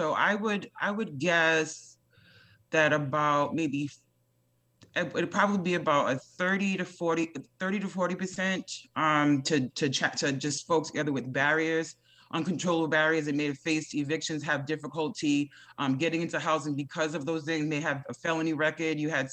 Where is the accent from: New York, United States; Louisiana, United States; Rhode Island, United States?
Rhode Island, United States; And, you know, I come from Rhode Island and it was very, very prevalent there.